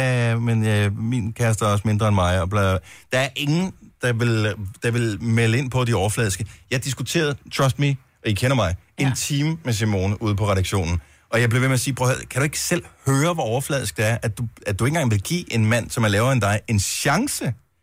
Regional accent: Esbjerg, Region of Southern Denmark, Denmark; born there; jeg er født i Esbjerg

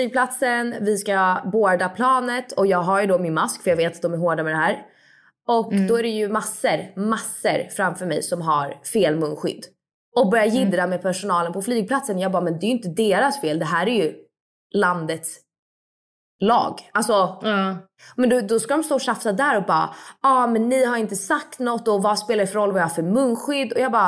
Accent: Stockholm, Stockholm County, Sweden; now in Rome, Italy; Alltså man ser ju turister på ett annat sätt tycker jag än vad man såg hemma i Stockholm.

